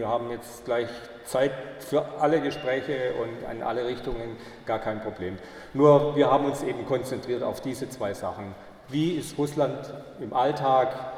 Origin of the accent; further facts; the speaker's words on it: Germany; Und es wäre ihr eine ganz große Ehre, wenn ich als Deutscher die Vernissage eröffnen würde.